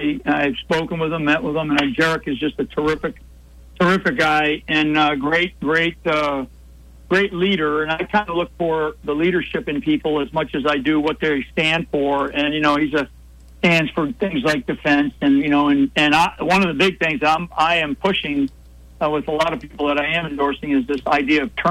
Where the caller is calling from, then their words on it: Florida, United States; I'm calling from Florida. We feel it here in Florida.